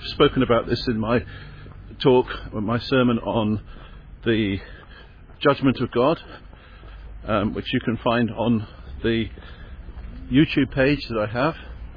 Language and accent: English; South East England, United Kingdom; I was born in Surrey and spent my childhood in Surrey.